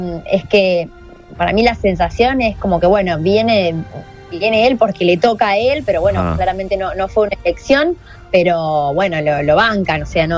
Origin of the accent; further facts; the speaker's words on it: Argentina; aparte pregunto enseguida cuando digo que soy de Argentina y algunos me dicen, ok, Argentina